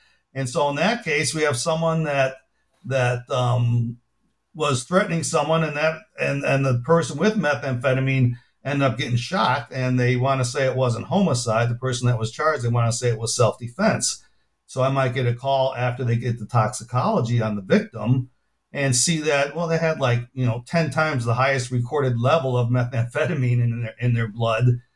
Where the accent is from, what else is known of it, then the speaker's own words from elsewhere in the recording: United States; So as an American, I found that fairly amazing and somewhat depressing